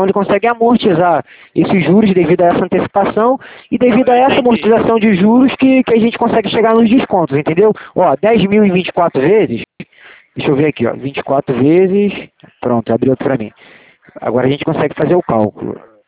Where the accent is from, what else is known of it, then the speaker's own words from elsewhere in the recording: Rio de Janeiro, Brazil; eu sou aqui do Rio mesmo, mas eu sou aqui de Santa Cruz, na 1528.